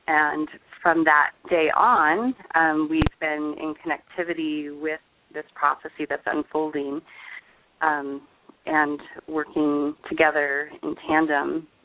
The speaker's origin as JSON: {"language": "English", "town": "Tucson", "region": "Arizona", "country": "United States", "tie": "born or raised there", "also_born_or_lived": "Hawaii", "said": "I was born in Hawaii and then transplanted to Tucson, Arizona."}